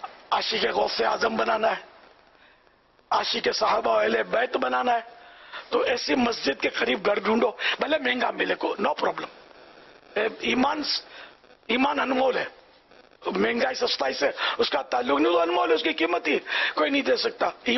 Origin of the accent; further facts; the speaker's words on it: Karachi, Sindh, Pakistan; حیدرآباد رہے پھر کراچی میں آ گئے، اور جس گھر میں پیدا ہوا وہ بھی مطلب اولڈ سٹی ایریا میں تھا، لیکن پھر دوسرا گھر گاؤں گلی میں لیا، چھ مہینے کی عمر تھی مجھے